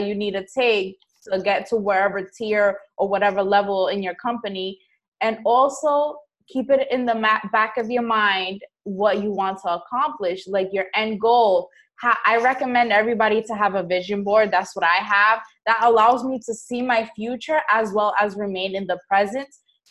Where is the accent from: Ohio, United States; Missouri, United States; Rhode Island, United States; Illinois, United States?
Rhode Island, United States; now in Massachusetts, United States; So I'm actually from Rhode Island.